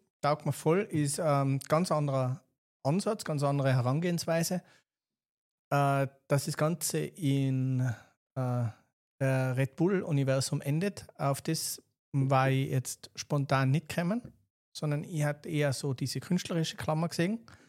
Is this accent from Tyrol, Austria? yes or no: yes; Tyrol, Austria; Wir als Tiroler